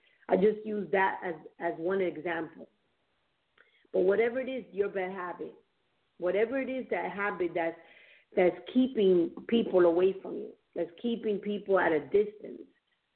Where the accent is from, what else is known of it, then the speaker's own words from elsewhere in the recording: New York City, New York, United States; Like, so I'm from up north. I'm from Bronx, New York, raised there.